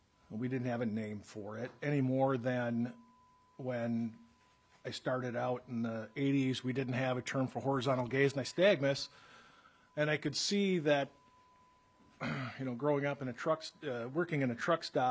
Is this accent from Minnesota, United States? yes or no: yes; Minnesota, United States; And since we're from Minnesota, I'm just going to throw out a suggestion.